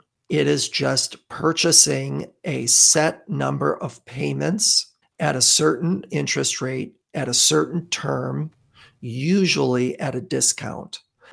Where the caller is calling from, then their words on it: Illinois, United States; I'm in the suburbs of Chicago.